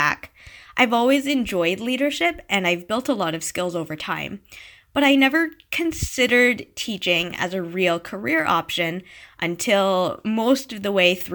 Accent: Ottawa, Ontario, Canada; I grew up in Ottawa. I was a student in the French Immersion program in the English Public School Board, so that's the Ottawa-Carleton District School Board, from kindergarten to grade 12.

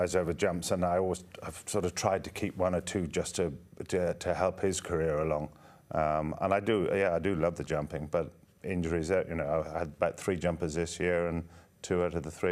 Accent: Ireland; now in United Kingdom; when I came over from Ireland in 1983

